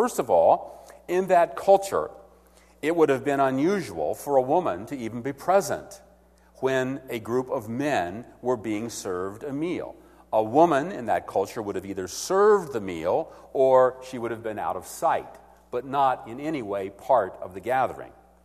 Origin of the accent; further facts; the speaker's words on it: the South, United States; Now, I'm from the South, so I say perfume.